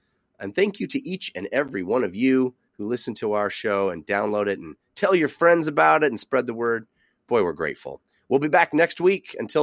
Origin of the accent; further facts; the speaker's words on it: Brisbane, Queensland, Australia; which is made in my hometown of Brisbane, Australia.